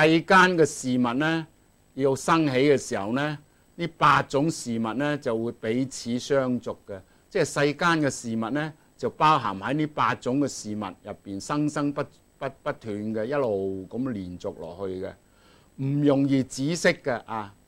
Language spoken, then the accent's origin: Cantonese; Guangdong, China; accent: Cantonese; 我哋廣東話叫做咩啊？孤寒啊